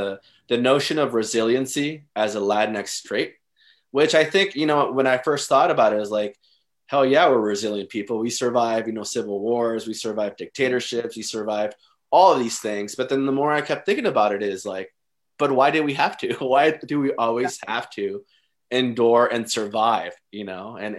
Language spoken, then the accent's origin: English; Texas, United States; And like, I grew up in the Rio Grande Valley.